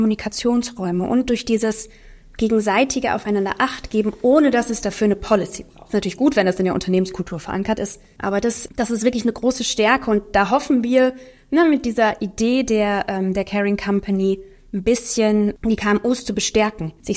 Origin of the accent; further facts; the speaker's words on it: North Rhine-Westphalia, Germany; ich bin im Ruhrgebiet aufgewachsen und wir hatten Zechensiedlungen, Werksiedlungen, Eisenbahnersiedlungen.